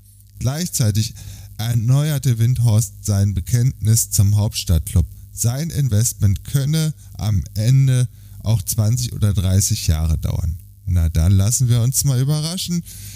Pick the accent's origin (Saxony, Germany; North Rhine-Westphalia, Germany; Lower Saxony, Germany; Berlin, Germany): Berlin, Germany; Hertha BSC, der Bundesliga-Verein meiner Jugend als Berliner.